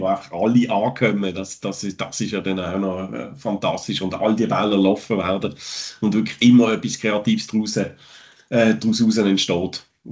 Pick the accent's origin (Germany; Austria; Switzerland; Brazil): Switzerland; eine unglaubliche Fußballbegeisterung in diesem Land, wo man bei uns in der Schweiz überhaupt nicht so mitbekommt.